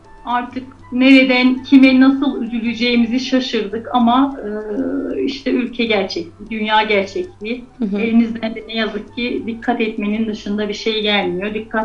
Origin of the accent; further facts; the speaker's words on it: Eşmekaya, Aksaray Province, Turkey; O zaman hep Eşmekayalıyız diyorduk. Hala böyle bir kültürümüz var. Kabul etmiyoruz çevresindeki illeri vesaire. Orada doğdum, büyüdüm. Sanırım benim dedelerim kurmuş orayı. Soy ismi oradan biz almışız. Hala ailemin büyük bir çoğunluğu orada yaşıyor.